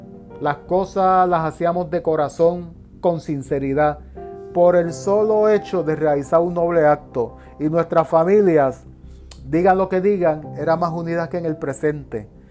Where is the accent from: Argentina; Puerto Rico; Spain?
Puerto Rico; Manatí; el paseo nocturno por la calle McKinley de mi pueblo de Manatí